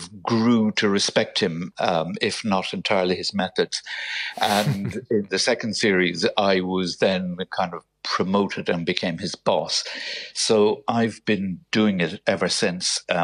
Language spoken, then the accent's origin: English; Cork, Munster, Ireland; Cork City, born and bred.